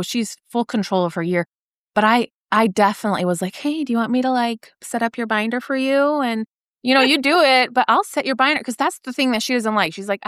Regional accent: Stockton, California, United States; moved away as an adult; Brandon and I grew up in Stockton. So we left all of our family, longtime friendships.

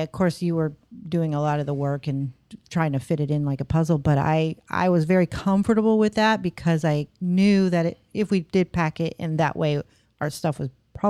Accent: Michigan, United States; maybe because I was raised in Michigan, but I love like snow falling around Christmas time

